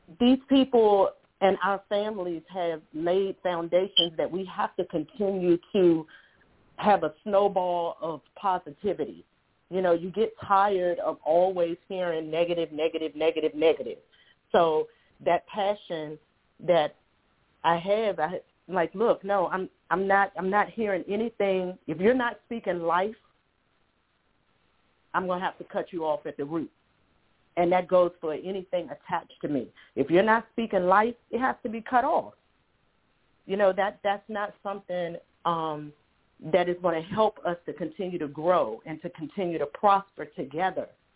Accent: Washington, District of Columbia, United States; growing up, I grew up on Lexington Place in Northeast D.C. in between 6 and 7 D and E.

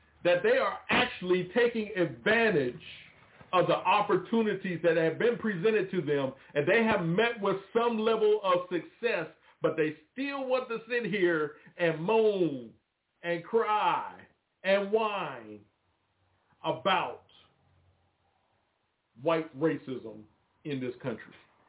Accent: Roanoke, Virginia, United States; born there; I'm born on October the 16th, 1968, in a place called Roanoke, Virgini

